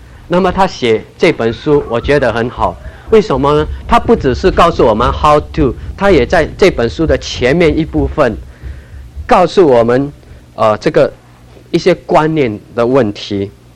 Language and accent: Chinese; Singapore; 我从新加坡来，很多是比较靠英国的 pronunciation.